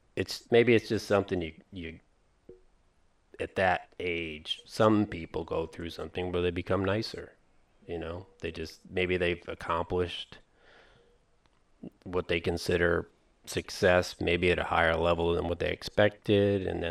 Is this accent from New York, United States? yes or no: yes; Argyle, New York, United States; because I grew up in Argyle, New York